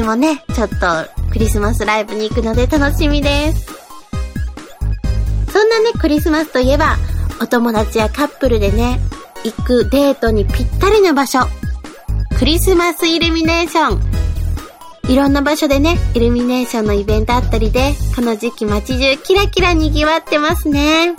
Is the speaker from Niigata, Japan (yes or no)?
no; Tottori, Japan; now in Tokyo, Japan; 地元の鳥取県に帰省したり、それかもう母たちを東京にこう連れてこさせたりして